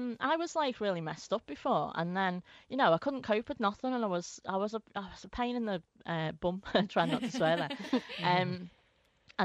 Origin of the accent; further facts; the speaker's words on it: Skelmersdale, North West England, United Kingdom; I'm from Skem, aren't I, which is, like, not, you know, not Liverpool. It's, like... poor version of Liverpool